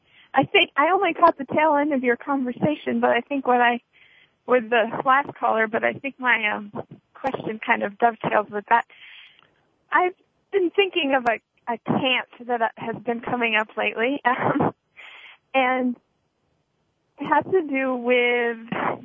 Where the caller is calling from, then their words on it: Virginia, United States; Virginia.